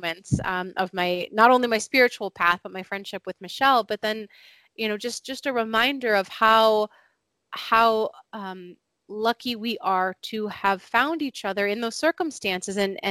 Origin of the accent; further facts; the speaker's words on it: Ohio, United States; moved away as an adult; also born or lived in Phoenix, Arizona; So born and raised in the U.S. So I was born and raised in Ohio. And then as an adult, I ended up later in Phoenix, Arizona.